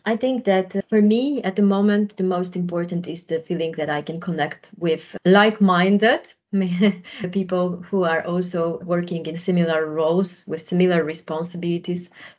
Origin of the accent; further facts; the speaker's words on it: Netherlands; English is a second language; from my home country, from the Netherlands.